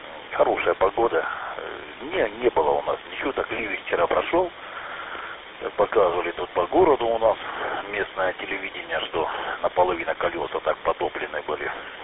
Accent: Dagestan, Russia; now in Stavropol Krai, Russia; отсюда перебрался в город в 2003 году, это уже там сколько, 17-18 лет как будто в городе, а так с 92-го года на Ставрополье, а вот, а сам родом оттуда, с Дагестана, из Кизгара.

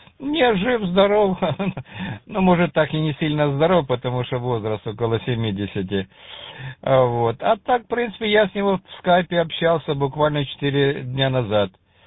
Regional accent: Kamianske, Dnipropetrovsk Oblast, Ukraine; я сам из Днепродзержинска как раз. В 25 километрах живу от ОРШ «Селена Павел». На левом берегу Каменского, Днепродзержинска.

